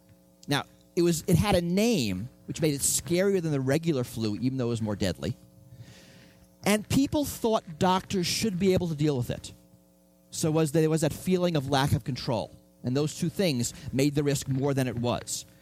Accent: New York City, New York, United States; born there; I was born in New York City. I could have taken him to New York, and he would have died in a day.

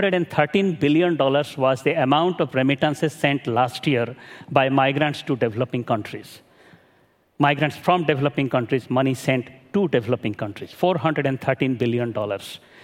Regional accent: Sindhekala, Odisha, India; now in Washington, D.C., United States; I live in Washington, D.C. But I grew up in Sindhekala, a village in Orissa in India.

